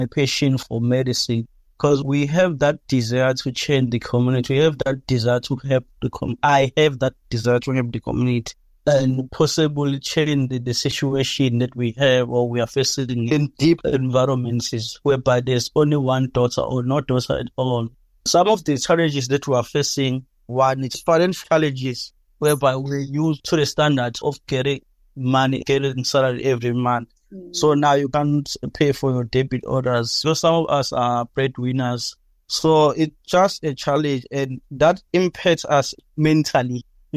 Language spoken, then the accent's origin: English; KwaZulu-Natal, South Africa; now in Durban, South Africa; I'm originally from Inkanza. I stay in Durban.